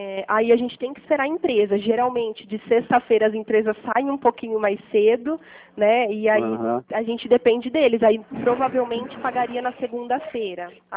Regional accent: Pirassununga, São Paulo, Brazil; Eu sou de Pirassununga

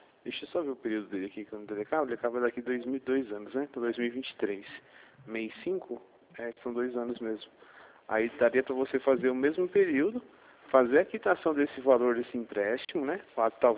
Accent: Campinas, São Paulo, Brazil; Eu sou aqui de Campinas, né?

